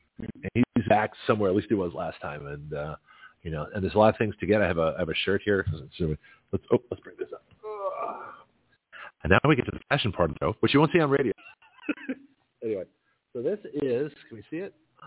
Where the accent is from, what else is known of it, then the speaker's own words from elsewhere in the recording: Canada; I'm Canadian. You know, my mother's Native of English descent. My father's Australian Greek descent. I have no ancestry, Native American, American Indian at all.